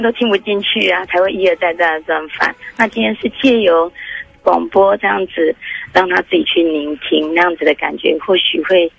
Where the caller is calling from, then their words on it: Changhua County, Taiwan; 那像我们彰化这边，可能只是一个小毒窟